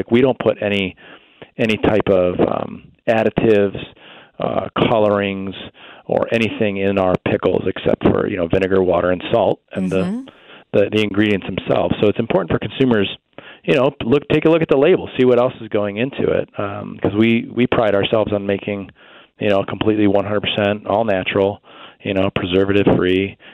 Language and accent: English; Michigan, United States; So we grew up in the Detroit suburbs, and my great-grandmother passed on this pickle recipe to our family.